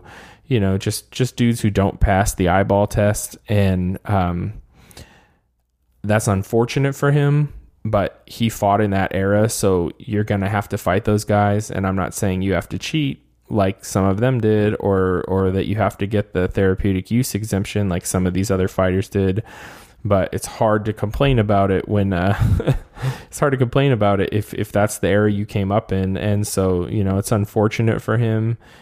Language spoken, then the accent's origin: English; California, United States; I grew up in the Bay Area